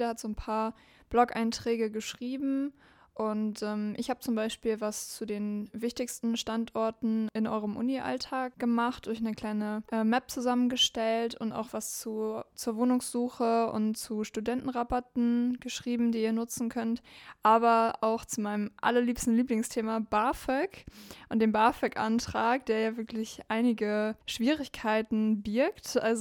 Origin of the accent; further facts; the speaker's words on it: Norden, Lower Saxony, Germany; now in Bonn, Germany; Ich komme ursprünglich aus Norden, aus dem schönen Ostfriesland, von der Nordseeküste. Und ich habe mich entschieden, hier nach Bonn zu kommen